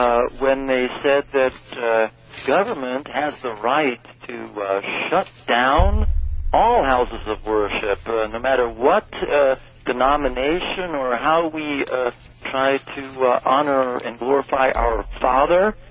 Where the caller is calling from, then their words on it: Albuquerque, New Mexico, United States; I'm listening from Albuquerque, New Mexico.